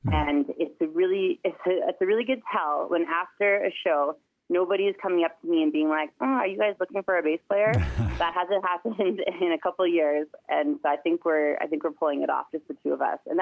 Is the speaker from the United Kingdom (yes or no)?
no; British Columbia, Canada; now in Calgary, Canada; I'm a mom of twins. They're both 4 years old now. I'm from the East Kootenai region of British Columbia. I'm Shkwepemc or Shuswap mixed on my father's side. And I'm living in Calgary now. And I've been here, I think I've been here for just over 20 years now